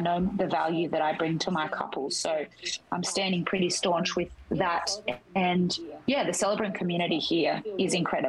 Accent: New South Wales, Australia; also born or lived in Canberra; I am originally from New South Wales, lived in Canberra for the last 10 years, and then have been in Queensland now for 2.

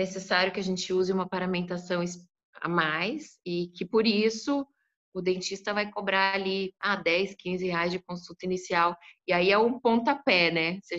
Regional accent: Paraná, Brazil; Então, eu sou aqui do Paraná

